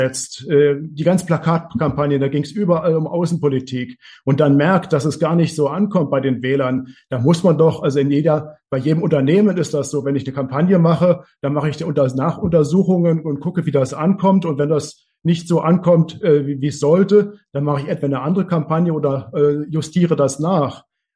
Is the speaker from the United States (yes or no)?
no; Hungary; Permanent muss man sich als Ungar da schräg angucken lassen.